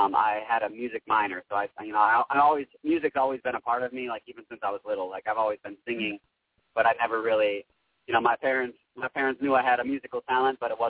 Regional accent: Chicago, Illinois, United States; is kind of the first, real exposure I'm getting to the Chicago scene now. So it's good to be, in my hometown doing this.

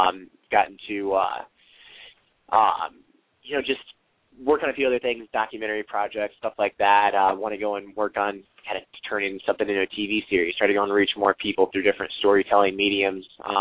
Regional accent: Georgia, United States; especially growing up in Georgia in the Southeast, football is huge.

